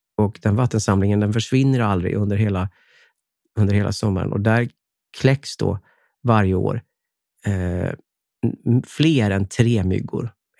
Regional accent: Dalarna County, Sweden; Sundborn, till exempel där som var en grannby där jag är uppvuxen då.

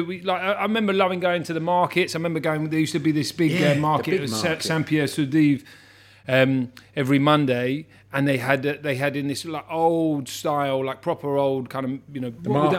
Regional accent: Hammersmith, London, United Kingdom; Yeah, I was born in Hammersmith, on North End Road when I was a kid.

